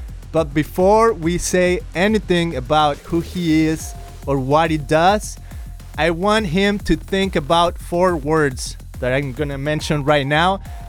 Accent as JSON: {"language": "English", "country": "Mexico", "second_language": "English", "said": "I'm from Mexico, so I always excuse myself with my accent."}